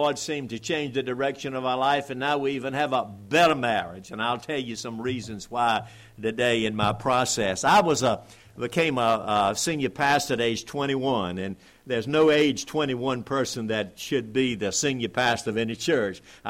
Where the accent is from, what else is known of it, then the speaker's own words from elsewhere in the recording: Zuni, Virginia, United States; My wife says I'm Southern British, you know, but actually I grew up on a peanut farm in the eastern part of the state. A little place called Zunai.